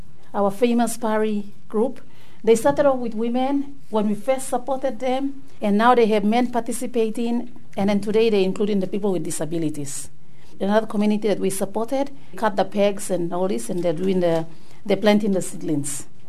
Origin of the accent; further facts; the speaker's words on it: Papua New Guinea; I'm from Papua New Guinea.